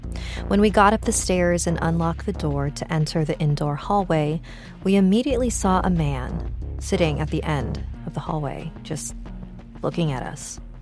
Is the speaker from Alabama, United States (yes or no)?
no; Mesa, Arizona, United States; I am from Mesa, Arizona